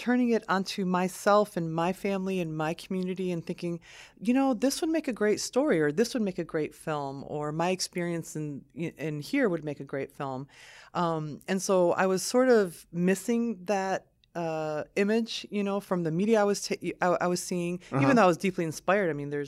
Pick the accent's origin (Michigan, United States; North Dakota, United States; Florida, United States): Michigan, United States; Lansing; also born or lived in Lebanon; I love Lansing. I grew up in Lansing. So mm-hmm. My family and I immigrated from Lebanon, from southern Lebanon in 1978.